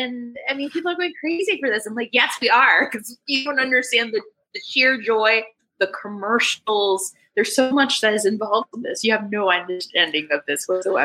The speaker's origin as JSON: {"language": "English", "town": "New Orleans", "region": "Louisiana", "country": "United States", "tie": "born or raised there", "said": "So I'm originally from New Orleans. I was born and raised, lived there until I was old."}